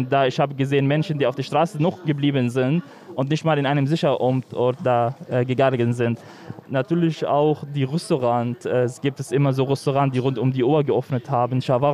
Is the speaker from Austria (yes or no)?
no; Daraya, Rif Dimashq, Syria; German is a second language; Ich komme aus Daria. Daria ist in der Nähe von Damaskus.